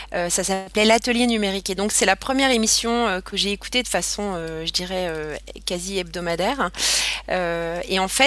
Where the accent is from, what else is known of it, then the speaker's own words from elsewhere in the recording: Paris, Île-de-France, France; moved away as an adult; also born or lived in Belgium / Luxembourg; moi, je suis à la base française, je viens de Paris. J'ai grandi là-bas, j'ai fait mes études là-bas et j'ai quitté juste après mes études la France pour travailler en Belgique puis ensuite au Luxembourg.